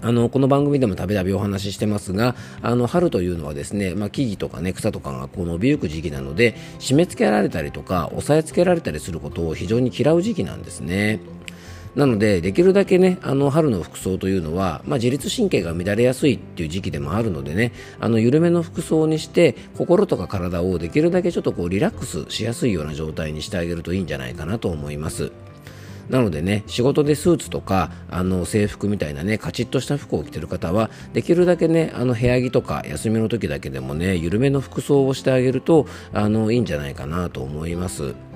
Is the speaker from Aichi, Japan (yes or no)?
no; Isawa Onsen, Yamanashi, Japan; 今ですね、僕の地元の伊沢温泉駅に猫林さんと一緒に来ております。